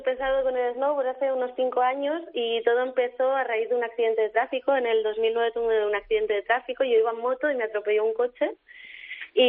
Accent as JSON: {"language": "Spanish", "town": "Barcelona", "region": "Catalonia", "country": "Spain", "said": "cuando volví a Barcelona, que yo soy de Barcelona"}